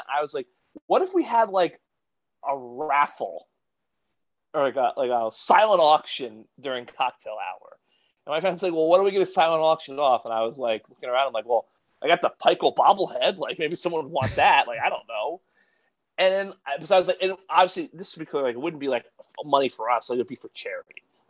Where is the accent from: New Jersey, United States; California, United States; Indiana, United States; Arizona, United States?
New Jersey, United States; You know, I grew up in Morris County. I've been to Wawa maybe like 5 or 6 times in my life